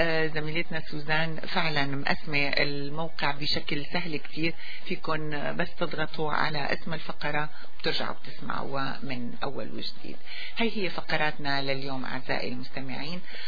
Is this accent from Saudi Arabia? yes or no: no; Syria; now in Canada